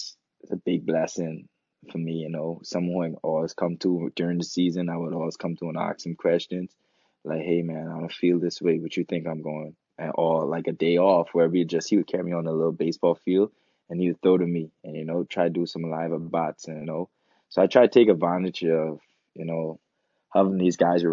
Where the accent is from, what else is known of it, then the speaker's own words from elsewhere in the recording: Freeport, Grand Bahama, Bahamas; I'm from Freeport, Grand Bahama